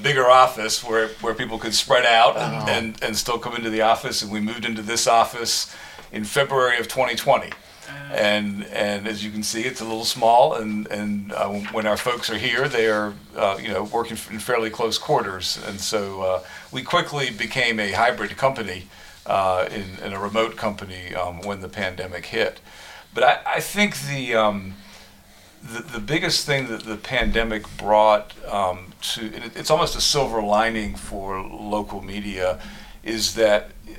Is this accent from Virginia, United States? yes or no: yes; Richmond, Virginia, United States; I grew up in Richmond